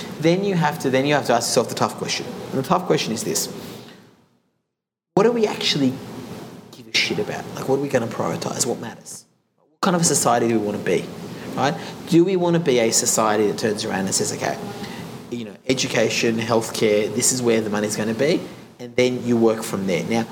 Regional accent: Australia; I was able to experience the Great Barrier Reef, and that's what makes it great about being Australian.

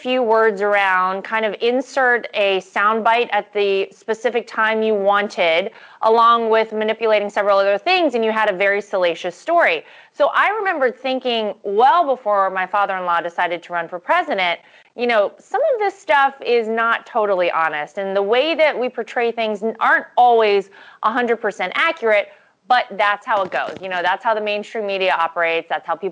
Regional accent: Wilmington, North Carolina, United States; Yeah, well, I grew up in North Carolina, southeastern North Carolina. I'm from a town called Wilmington.

